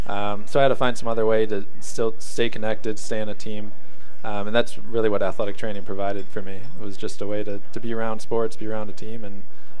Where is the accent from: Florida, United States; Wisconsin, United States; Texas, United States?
Wisconsin, United States; Madison; I grew up in Madison, Wisconsin.